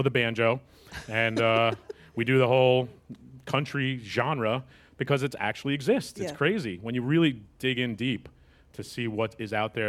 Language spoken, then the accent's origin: English; New York, United States; well, actually, I'm from New York, and sure, go right ahead.